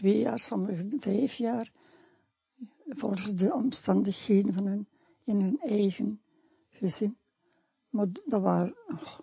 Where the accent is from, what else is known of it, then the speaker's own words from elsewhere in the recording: Flanders, Belgium; ja maar ik ben een Vlaming.